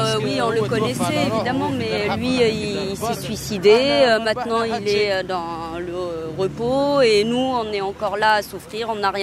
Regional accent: Tunisia; je suis tunisienne, j'ai le droit de voter. Je suis allée au bureau de vote, j'ai dit comment on fait pour voter. Voilà, j'ai 60 ans, j'attends pas à ce qu'on me dise. Je suis allée pour voter parce que je suis tunisienne

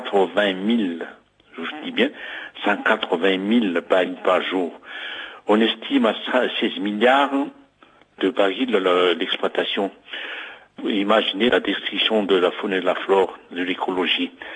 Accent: Madagascar; Je suis originaire de Madagascar.

